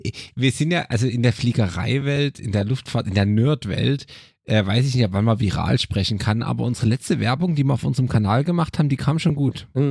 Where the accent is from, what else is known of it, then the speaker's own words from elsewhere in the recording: Bavaria, Germany; now in Marrakesh, Morocco; Bei meiner Heimat ist natürlich hier weiterhin in Bayern